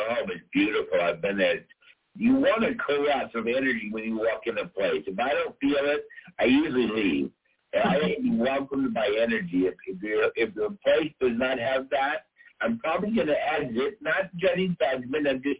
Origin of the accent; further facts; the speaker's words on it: New Orleans, Louisiana, United States; Out of Louisiana, which is my hometown, I was born and raised in New Orleans, so that is very close to my heart.